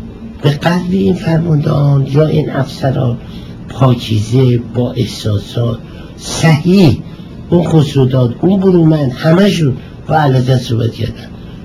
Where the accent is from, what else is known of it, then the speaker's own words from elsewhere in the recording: Iran; ولی من ایرانیم، میبینم مملکتم در خطره